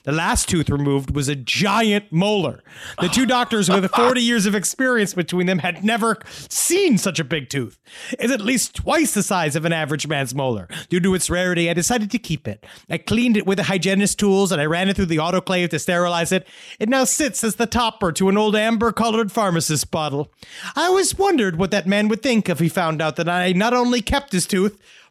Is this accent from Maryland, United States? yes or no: no; Virginia Beach, Virginia, United States; In my hometown of Virginia Beach